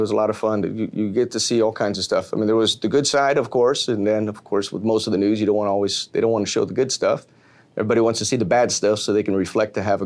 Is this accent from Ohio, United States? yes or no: no; San Juan, Texas, United States; I grew up in San Juan, not San Juan, Puerto Rico, where I was supposed to be, but ended up in San Juan, Texas.